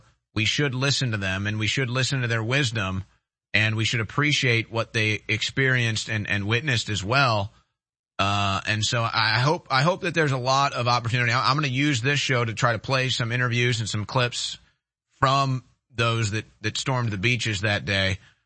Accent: United States; You can pretty much go to any country as an American and not have the government get involved in that.

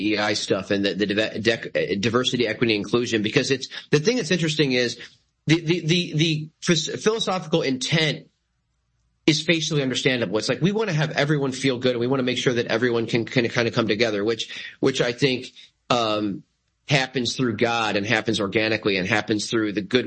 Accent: United States; And as an American, I struggle watching these debates because veterans are always left out.

